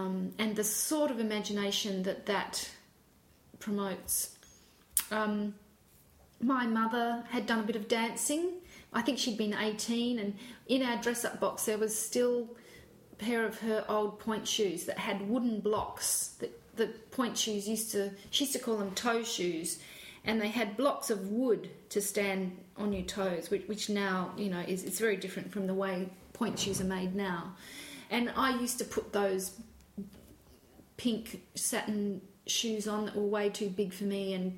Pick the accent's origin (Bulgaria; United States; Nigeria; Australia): Australia; South Australia; growing up in Australia. I spent 2 years as part of my childhood on a farm in South Australia, a very large and quite, in some ways, desert farm, or limestone